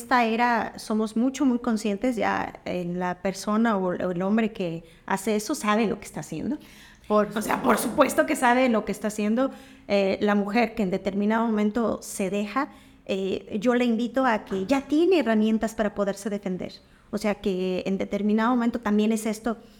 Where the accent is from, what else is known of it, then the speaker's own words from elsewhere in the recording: Mexico City, Mexico; now in Cancún, Mexico; Soy de la Ciudad de México, con dos hijos